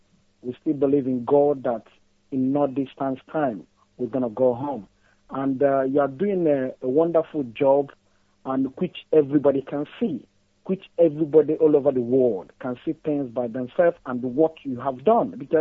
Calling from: London, United Kingdom; I'm calling from London.

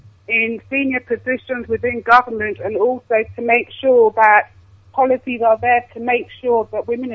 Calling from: London, United Kingdom; I'm calling from London.

